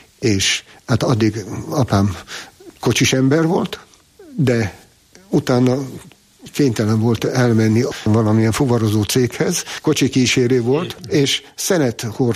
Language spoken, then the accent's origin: Hungarian; Diósgyőr, Borsod-Abaúj-Zemplén, Hungary; Diósgyőrben nőttem föl, a gyerekkorom minden élménye oda tartozik, ezért ízig-vérig diósgyőri vagyok.